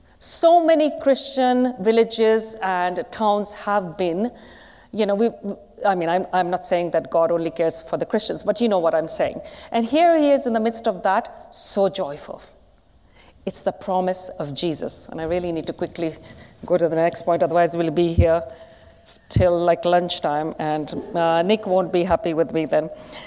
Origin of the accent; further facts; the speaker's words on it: India; You know, now I'm an Indian person, right? And yoga's come out of the Hindu tradition.